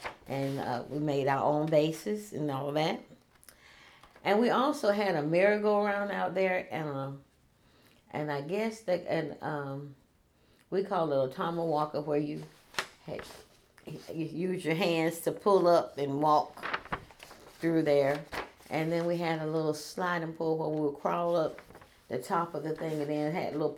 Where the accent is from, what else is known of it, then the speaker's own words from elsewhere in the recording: Princeville, North Carolina, United States; born there; I was born in Princeville, North Carolina on March the 17th, 1950.